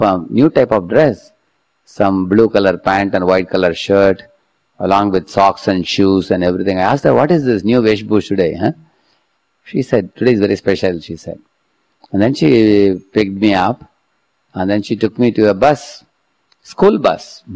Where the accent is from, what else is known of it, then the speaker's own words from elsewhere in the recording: South India, India; I come from a village from South India, where we have a beautiful river, we have a goshala, we used to have hundreds of bulls and bullock carts.